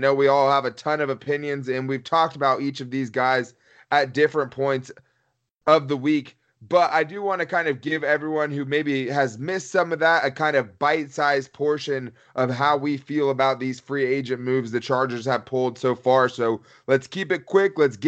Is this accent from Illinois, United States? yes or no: no; San Diego, California, United States; and we've seen that growing up in San Diego, all of us.